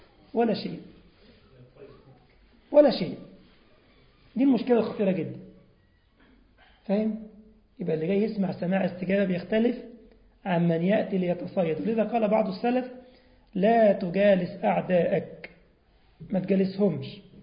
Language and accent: Arabic; Egypt; طبعا الجاموس عندنا في مصر يعني العجول